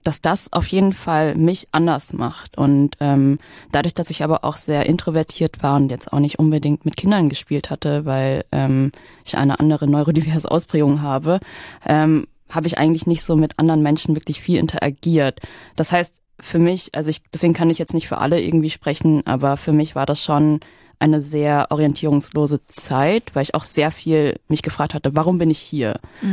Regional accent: Saxony, Germany; wenn Sachsen ein Slum ist, dann komme ich aus dem Slum.

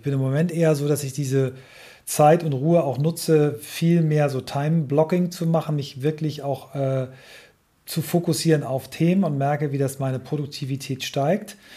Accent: Kiel, Schleswig-Holstein, Germany; aus meiner Heimatstadt Kiel

